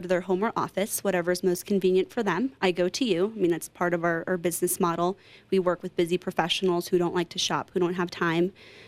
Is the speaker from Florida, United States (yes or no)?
yes; Florida, United States; So I'm from Florida, went to Florida State University, graduated in 2010